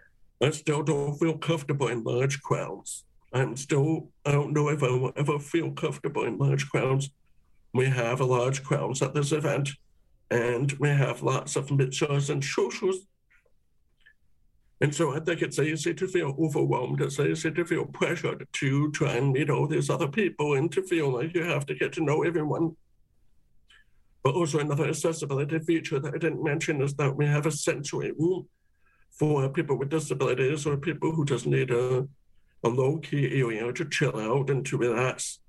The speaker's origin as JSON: {"language": "English", "country": "Canada", "said": "these productions that everyone else seems to love and appreciate, but they don't quite recognize us being Canadian."}